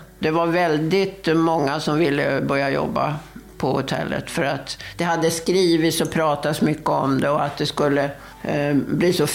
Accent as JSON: {"language": "Swedish", "town": "Värmdö", "region": "Stockholm County", "country": "Sweden", "lives_now": "Visby, Sweden", "said": "Nej, jag är från Stockholm, eller närmare bestämt från Värmdö utanför Stockholm. Så där har jag bott tills jag flyttade hit ner och började jobba med hotellet."}